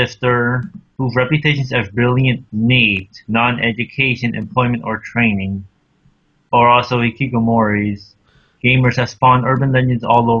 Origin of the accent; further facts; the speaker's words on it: United States; I'm American too.